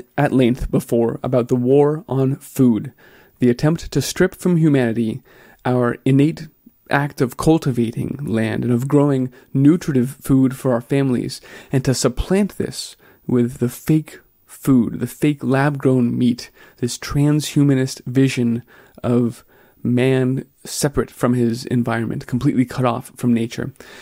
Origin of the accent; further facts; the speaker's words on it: Texas, United States; And I am from Texas, so I have to say I'm naturally more prone to side with A&M here